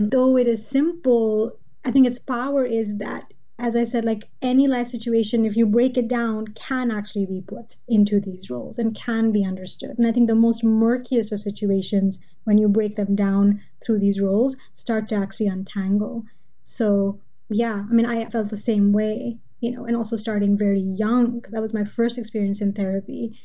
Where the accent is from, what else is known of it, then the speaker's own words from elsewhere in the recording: Pakistan; now in United States; of course myself growing up in Pakistan, you know, being here in America.